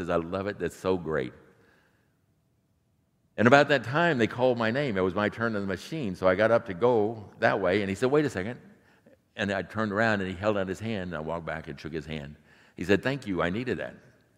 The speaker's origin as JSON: {"language": "English", "town": "Indianapolis", "region": "Indiana", "country": "United States", "tie": "born or raised there", "said": "Because growing up in Indianapolis and being a car guy"}